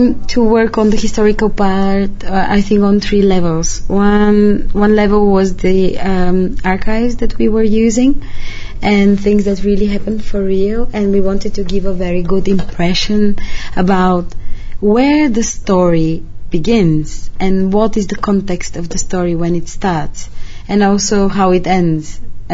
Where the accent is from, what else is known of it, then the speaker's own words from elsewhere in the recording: Bulgaria; English is a second language; happens between 1979 and 1994 in my home country, Bulgaria.